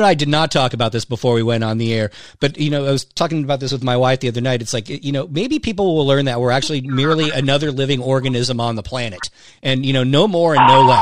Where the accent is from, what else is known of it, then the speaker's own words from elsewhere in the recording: California, United States; lives out in Oakland, California, right there near my hometown.